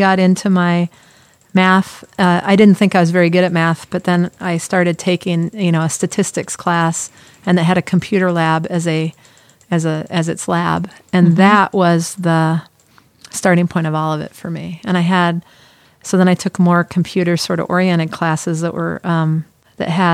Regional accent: San Diego, California, United States; also born or lived in Oregon / Boston / Washington, D.C. / Dallas; No, I grew up in San Diego, okay. Went to college in Oregon, got hired by EDS and sent to Boston, Massachusetts.

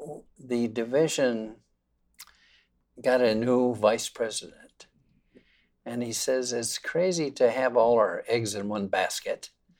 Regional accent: Minnesota, United States; born there; Yeah, I was born in Minnesota.

